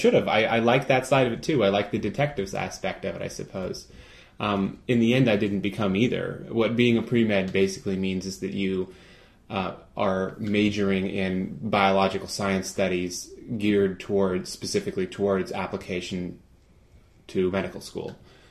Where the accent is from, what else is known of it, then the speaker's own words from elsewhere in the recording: Fieldbrook, California, United States; Well, I was a rural boy. I grew up in Fieldbrook, California, which is sort of a non-existent, non-city community, if you will